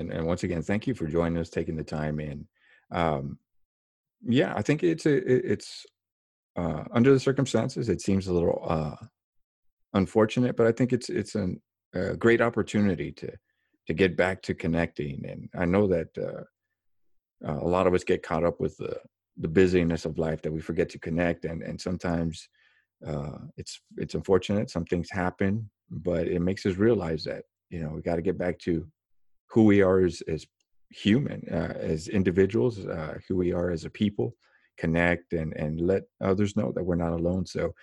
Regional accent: Texas, United States; Well, it's in the valley, is what it's called. But there's McAllen, Brownsville

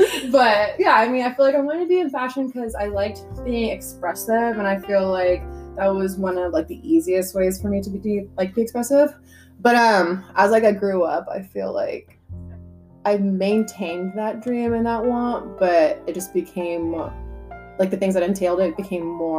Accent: San Diego, California, United States; also born or lived in Austin, Texas; So I've lived in San Diego basically like all my life, but I was born in Austin, Texas, and I grew up in a military family, so it just like caused us to move quite often. But I'm basically born in Texas, raised in San Diego.

